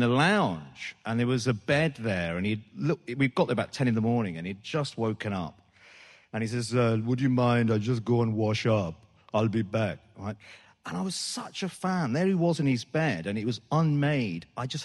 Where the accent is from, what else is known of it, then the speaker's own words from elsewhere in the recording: Birmingham, West Midlands, United Kingdom; I just love this city. It's a great city. It sort of formed absolutely every bit of my character. I used to live in Yardley, you know, and then went to school in Handsworth.